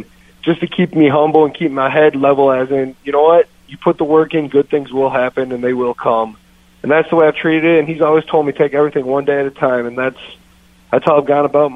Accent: Minnesota, United States; I'm from Minnesota. I love the Gophers. I played there. My whole family's been there.

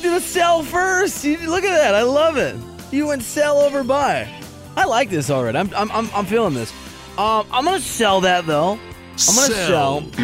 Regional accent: Iowa, United States; I'm from Iowa. We had a John Deere plant in my town.

